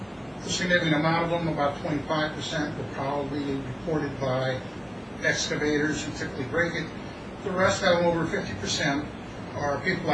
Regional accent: Hamburg, New Jersey, United States; I'm from Hamburg, New Jersey.

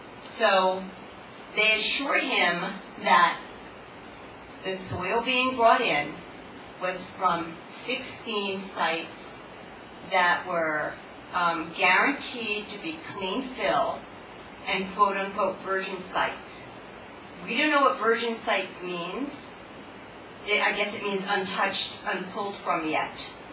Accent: Ledgewood, New Jersey, United States; You remember me. I'm from Ledgewood, and I have Drake's Brook in my backyard.

